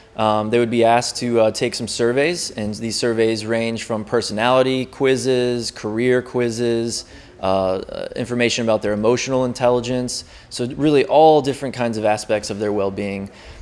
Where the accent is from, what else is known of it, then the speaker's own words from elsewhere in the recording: Athens, Georgia, United States; I'm from Athens, Georgia